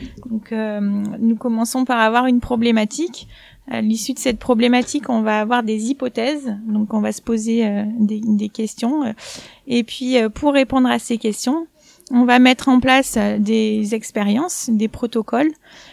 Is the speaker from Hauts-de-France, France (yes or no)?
no; Privas, Auvergne-Rhône-Alpes, France; born there; moved away as an adult; also born or lived in Grenoble / Marseille; now in Nantes, France; je suis née à Privas, en Ardèche, donc plutôt dans le sud-est de la France. Ensuite, j'ai entamé mes études à l'université à Grenoble, donc j'ai fait une première année à Grenoble. Ensuite, j'ai poursuivi à Marseille, où je suis restée 8 ans.